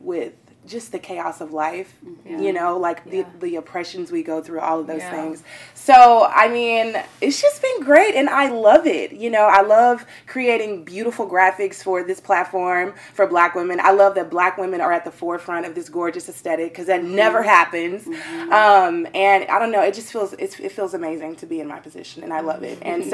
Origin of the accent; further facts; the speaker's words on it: the South, United States; I'm from the South. You know, these things are kind of like just foreign territory.